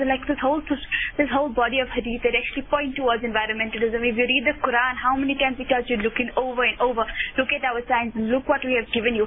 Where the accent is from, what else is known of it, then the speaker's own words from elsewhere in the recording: Rustenburg, North West, South Africa; now in Johannesburg, South Africa; Okay, I'm originally from Rustenburg and now staying in Johannesburg.